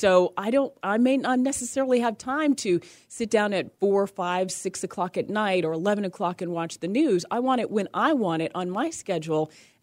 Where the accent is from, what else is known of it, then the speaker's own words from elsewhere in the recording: Las Vegas, Nevada, United States; now in Atlanta, United States; I grew up in Las Vegas. I don't know if we ever talked about this because I was born and raised in Las Vegas. And there's nothing but caliche rocks out there.